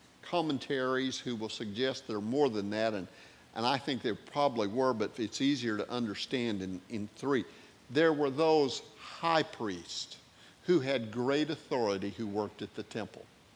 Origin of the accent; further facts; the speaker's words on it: Missouri, United States; I can remember there was a little church in rural Missouri, and I grew up in the Missouri Ozarks.